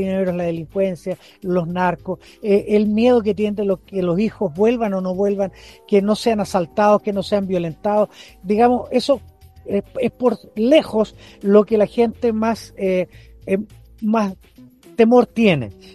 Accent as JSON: {"language": "Spanish", "country": "Chile", "said": "a mí me ha tocado, como todo chileno"}